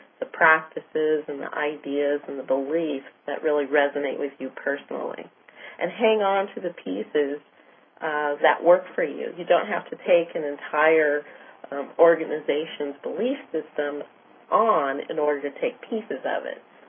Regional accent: United States; I was raised in the United States, which is primarily Christian, and my upbringing was Christian

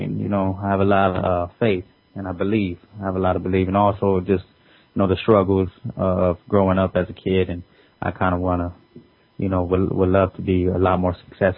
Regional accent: Pomona, California, United States; born there; I'm originally, you know, I was born in Pomona, California, but I've lived all over the place. You know, mix of Inland Empire.

